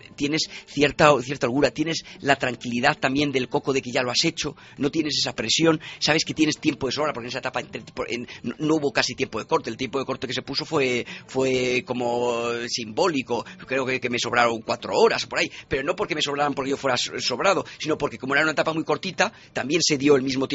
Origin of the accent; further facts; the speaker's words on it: Valladolid, Castile and León, Spain; primero yo soy de Valladolid